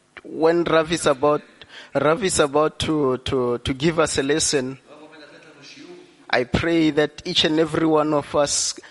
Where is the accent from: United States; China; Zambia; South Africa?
South Africa; from South Africa.